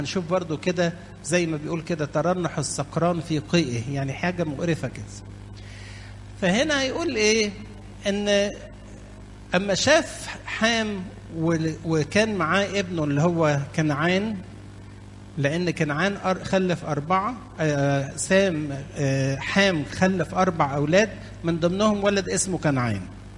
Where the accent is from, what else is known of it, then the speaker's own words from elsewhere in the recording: Egypt; وإصحاح 19 بالخصوص مميز عندنا إحنا كمصريين